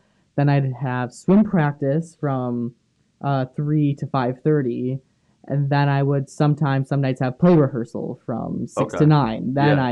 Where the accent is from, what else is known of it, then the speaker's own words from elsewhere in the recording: Watkins Glen, New York, United States; I'm from Watkins Glen, New York